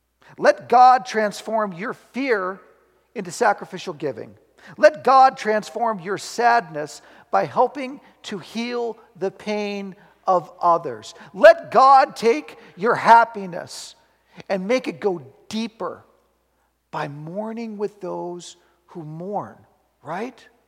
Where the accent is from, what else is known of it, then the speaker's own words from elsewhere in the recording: Seattle, Washington, United States; now in Mount Vernon, United States; I'm angry that homelessness has become an epidemic in my hometown of Seattle, and yes, even here in Mount Vernon, Washington.